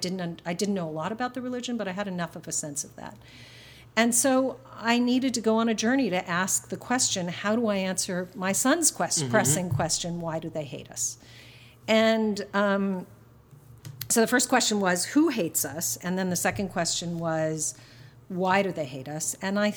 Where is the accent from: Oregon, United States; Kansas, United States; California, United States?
California, United States; I grew up in California where there were earthquakes